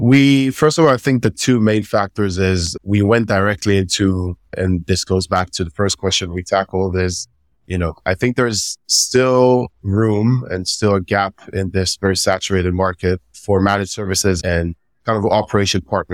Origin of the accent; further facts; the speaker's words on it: Israel; I'm from Israel